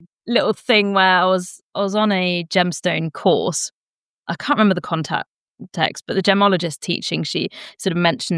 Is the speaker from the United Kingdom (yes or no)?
no; Germany; I grew up in Germany